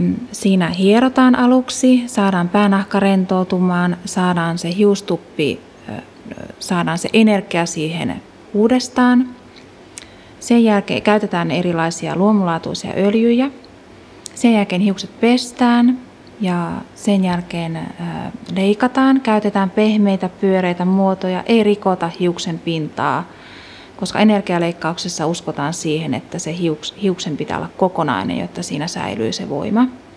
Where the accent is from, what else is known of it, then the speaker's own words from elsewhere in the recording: Fiskars, Uusimaa, Finland; mä oon täältä päin kotoisin